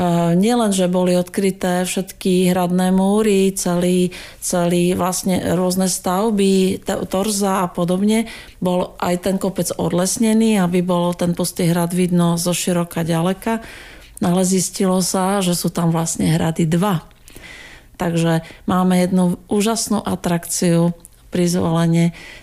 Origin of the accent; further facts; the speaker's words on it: Brno, South Moravian Region, Czechia; moved away as an adult; now in Banská Bystrica, Slovakia; Ja som sa narodila v Brne, vyrastala som tam, no a išla som študovať na vysokú školu do Banskej Bystrice a ďaleko som sa od nej už potom nepohla.